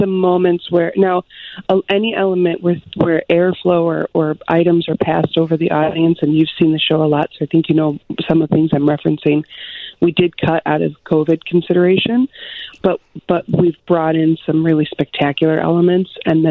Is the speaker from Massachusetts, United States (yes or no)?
no; Chicago, Illinois, United States; Well, I've been in Chicago in 3 roles, but I'm from Chicago, and so I was there for 2 years back in 2000, and then moved to New York with Blue Man